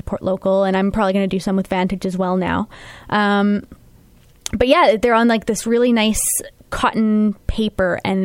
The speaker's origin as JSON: {"language": "English", "town": "Brandon", "region": "Manitoba", "country": "Canada", "said": "We're both from Brandon. We're roughly the same age."}